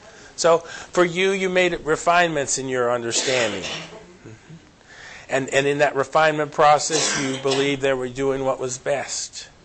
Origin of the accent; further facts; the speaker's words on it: New Jersey, United States; at least at the church I attended to grew up in New Jersey, there was always this uniformity we were looking for.